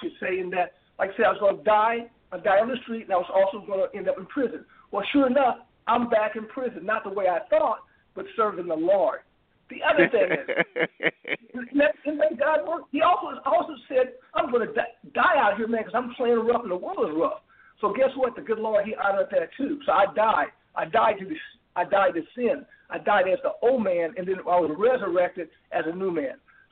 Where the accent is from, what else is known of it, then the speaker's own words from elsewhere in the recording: St. Louis, Missouri, United States; I grew up in St. Louis. I grew up in the ghettos of St. Louis, so that's not new to anybody.